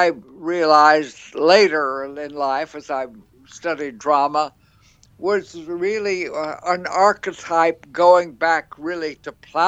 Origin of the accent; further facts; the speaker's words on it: Texas, United States; growing up in West Texas, the only theater we ever saw, there was one company that did a tent show